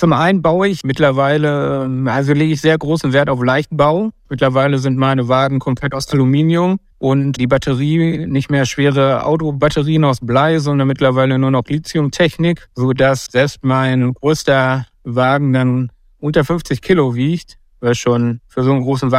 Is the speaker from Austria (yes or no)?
no; North Rhine-Westphalia, Germany; born there; Man muss dazu sagen, ich komme gebürtig aus dem Sauerland.